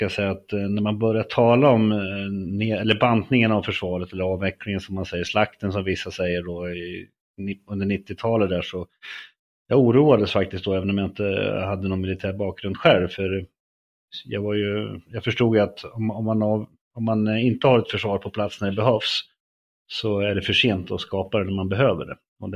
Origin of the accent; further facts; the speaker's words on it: Löa, Örebro County, Sweden; Ja, jag är 50 år gammal. Född och uppväxt i norra Örebro län i en liten by som heter Löa.